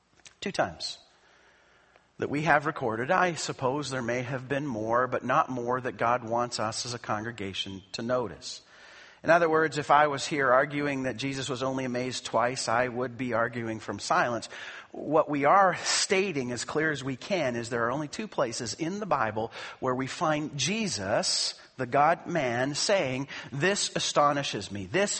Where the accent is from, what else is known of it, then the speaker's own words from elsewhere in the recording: Calgary, Alberta, Canada; because he was from Calgary. I was amazed. My hometown, a hero from my hometown.